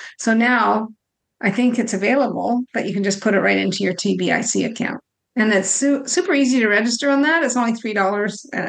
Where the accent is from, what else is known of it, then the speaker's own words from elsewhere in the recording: Canada; On my mind, as a Canadian, we can't travel with more than 10,000 across the border.